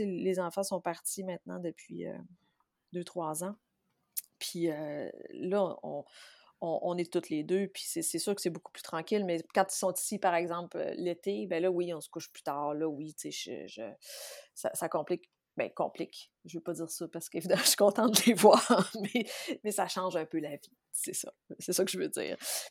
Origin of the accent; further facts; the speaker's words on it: Saguenay, Quebec, Canada; moved away; je suis vraiment née l'autre côté de la rue. Mes parents sont toujours au Saguenay. Ma famille, dans son entièreté, est toujours au Saguenay. J'ai grandi au Saguenay. Mes parents habitent toujours la maison de mon enfance.